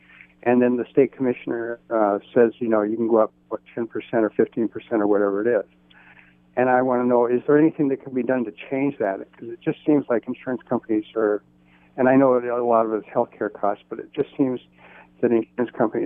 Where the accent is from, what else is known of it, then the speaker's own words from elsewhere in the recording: England, United Kingdom; now in United States; And I'm originally from England, and so I have no aspirations of this country ever getting to that kind of a health care plan